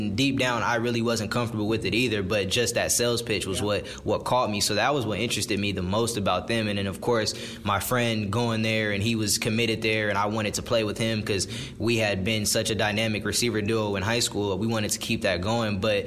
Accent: West Coast, United States; I've always wanted to play in the Pac-12 growing up on the West Coast.

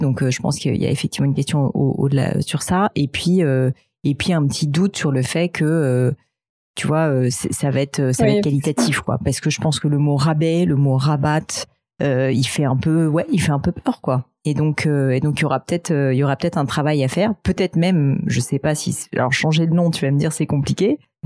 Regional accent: France; je suis pas cliente, mais je suis française.

